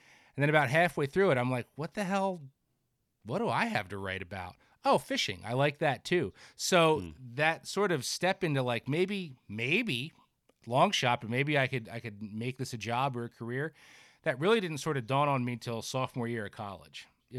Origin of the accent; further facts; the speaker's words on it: New Jersey, United States; and of course I'm from Jersey, so you know, a lot of people love to make fun of Jersey, right? It's the armpit of the nation.